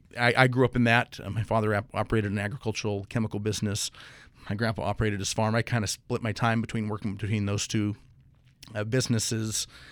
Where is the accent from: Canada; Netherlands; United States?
United States; Buckeye, Arizona; also born or lived in Phoenix; I was born at Good Sam in Phoenix because there's no hospital in Buckeye, at least that I knew of at the time. But, you know, practically born and raised in Buckeye.